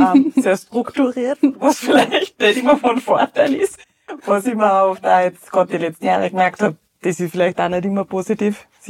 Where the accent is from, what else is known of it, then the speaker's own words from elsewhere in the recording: St. Johann, Austria; ich bin nachher eigentlich bei uns daheim in St. Johann ins Gymnasium gegangen